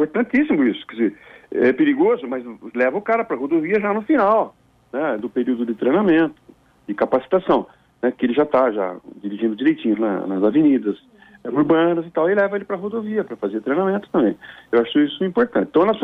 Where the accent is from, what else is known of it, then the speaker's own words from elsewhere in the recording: São Paulo, Brazil; porque eu sou aqui da região de Ribeirão Preto